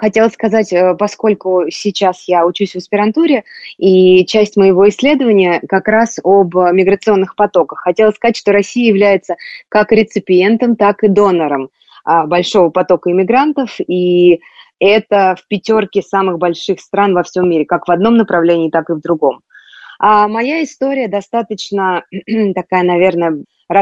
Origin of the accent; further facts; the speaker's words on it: United States; moved away as an adult; now in Russia; Мы вернулись в Россию после долгих лет того, как мы жили за границей. Как вы сказали, я выросла в Америке, меня увезли в Америку маленькой девочкой, а я там закончила образование, создала семью